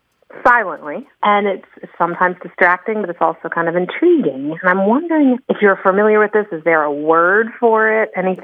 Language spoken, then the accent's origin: English; Tallahassee, Florida, United States; Hi there, this is … I'm from Tallahassee, Florida.